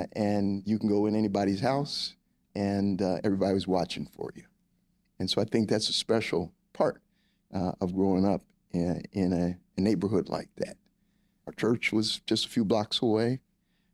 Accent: Germantown, United States; So I have a lot of fond memories of growing up in Germantown.

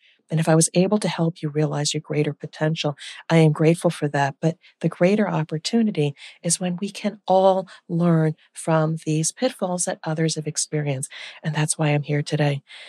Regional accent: New Jersey, United States; So as many of you know, I am from Jersey. I am a fast talker.

